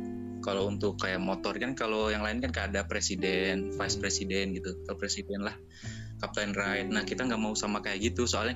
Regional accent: Magetan, East Java, Indonesia; moved away as an adult; now in Bandung, Indonesia; Bukan. Gua di Magetan.

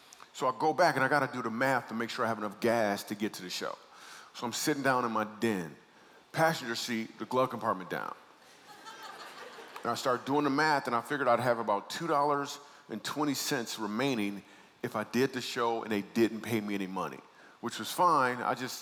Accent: Michigan, United States; So I grew up in Michigan, and I started doing comedy in Michigan

